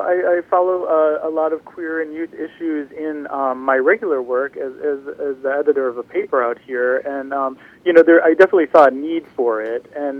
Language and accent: English; Detroit, Michigan, United States; moved away as an adult; now in San Francisco, United States; Well, I grew up in Detroit, and I made my way to San Francisco about 16 years ago.